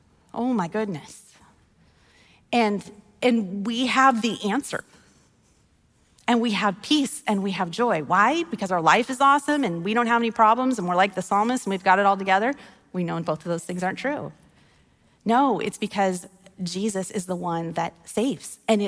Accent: Wyoming, United States; also born or lived in Colorado; I'm from Wyoming, and then I moved to Colorado. But we don't have orange trees.

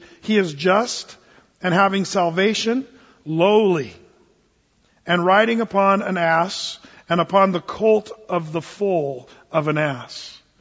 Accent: California, United States; We're all from California anyway

